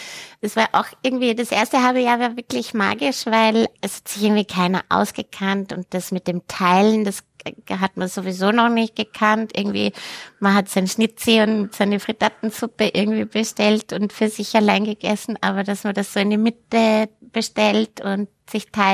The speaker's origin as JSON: {"language": "German", "region": "Vienna", "country": "Austria", "said": "Ja, und ich bin ja Wienerin"}